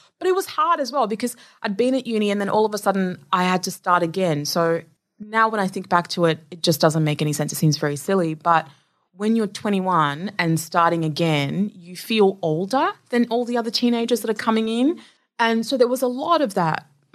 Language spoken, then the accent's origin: English; Zambia; So I'm originally from Zambia. So Zambia was colonized by the British.